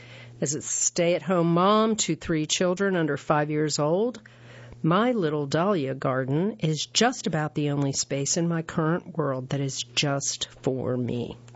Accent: Illinois, United States; Born and raised in Illinois, the smell of soil still teases memories of carefree childhood days and my dad's hands sifting through dirt.

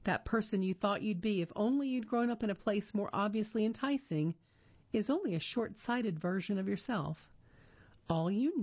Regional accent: Clinton, North Carolina, United States; Growing up in Clinton, elsewhere, for me, was someplace like Chapel Hill, where you could walk from your dorm to a whole street filled with record shops and restaurants.

